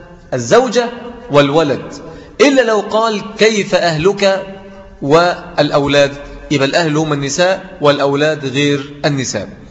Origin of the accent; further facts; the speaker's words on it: Egypt; يعني لو النبي عندنا في مصر بقى كنا عملنا له مولد وعيد وبسطناه.